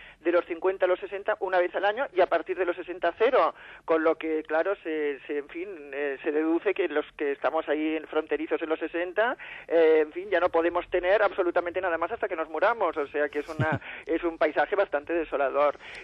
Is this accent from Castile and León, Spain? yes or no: no; Catalonia, Spain; Somos catalanes.